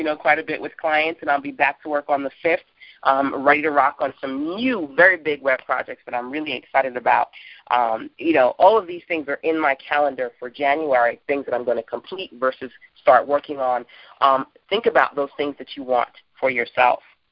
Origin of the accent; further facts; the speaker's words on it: New York City, New York, United States; so much fun because I am a native New Yorker.